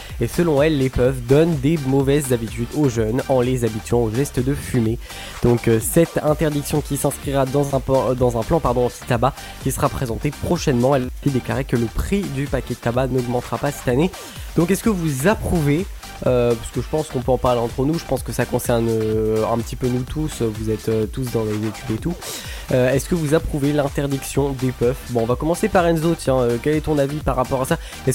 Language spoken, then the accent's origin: French; France; On est français, hein, au bout d'un moment, on nous interdit un truc, on trouve toujours un moyen.